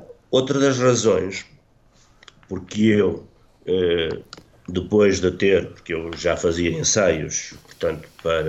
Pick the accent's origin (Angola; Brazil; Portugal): Portugal; Vimioso, Norte; porque eu sou natural de Vimioso, Argozelo, e comecei a lecionar aqui nas escolas secundárias no distrito de Bragança